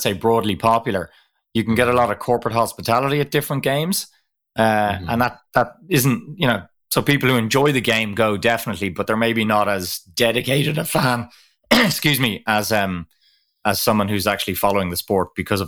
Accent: Ireland; you're kind of looking around it as an Irish guy and you're going, wow.

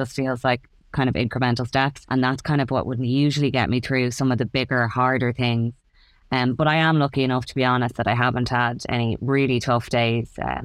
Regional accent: Dublin, Leinster, Ireland; also born or lived in United States; So I come from Dublin. I've been born and raised in Sandymount, and actually still live here to this day. I had a couple of years over in America, but the pull of the Sandymount strand brought me back.

